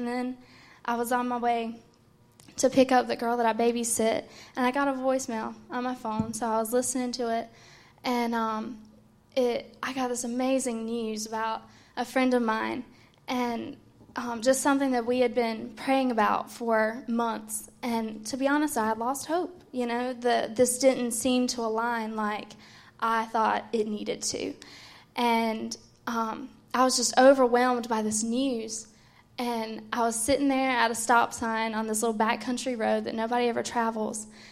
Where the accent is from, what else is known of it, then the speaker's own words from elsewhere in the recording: North Carolina, United States; I'm from North Carolina